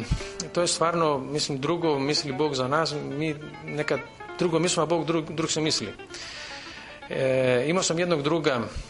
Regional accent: Crete, Greece; Serbian is a second language; Ja sam rodom sa Krita.

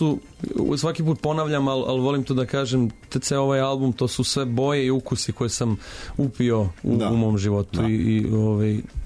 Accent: Germany; now in Serbia; U suštini, ja sam odrastao u Nemačkoj

